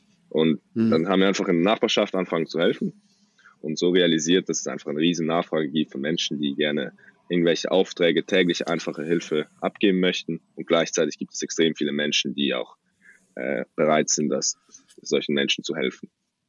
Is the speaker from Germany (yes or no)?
no; Switzerland; Wir kommen aus der Schweiz, sind drei 20-Jährige.